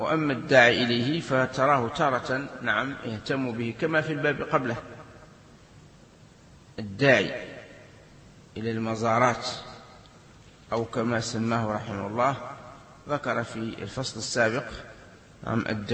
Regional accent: Algeria; في بلادنا الجزائر

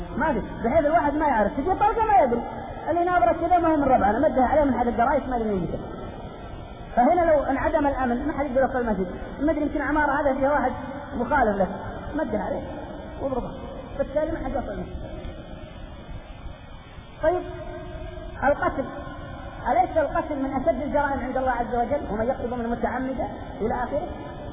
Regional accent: Saudi Arabia; نعم مواطن كسعودي أخوكم

